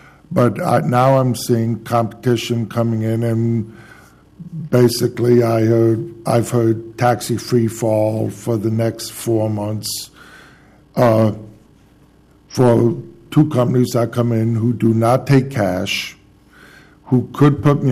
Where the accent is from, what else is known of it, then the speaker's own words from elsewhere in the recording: Albany, New York, United States; I grew up in Albany, New York, upstate New York, where Uber isn't there.